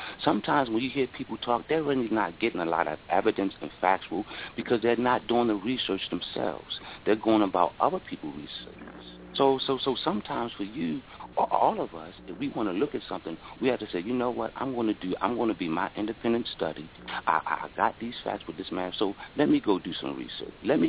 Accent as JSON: {"language": "English", "town": "Baltimore", "region": "Maryland", "country": "United States", "said": "And I come from Baltimore, and unfortunately, we had police shootings."}